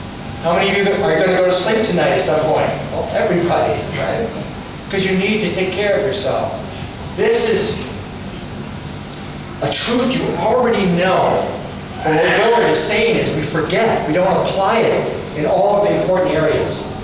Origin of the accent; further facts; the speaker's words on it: United States; in the American language, forgive me, I'm too American, but very type